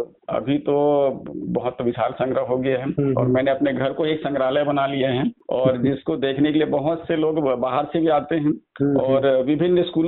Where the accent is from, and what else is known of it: Madhya Pradesh, India; born there